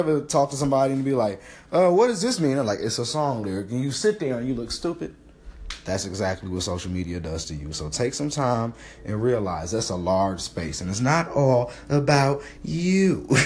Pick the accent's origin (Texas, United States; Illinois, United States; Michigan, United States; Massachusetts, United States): Michigan, United States; Detroit; I live in Detroit, so I'm from Detroit.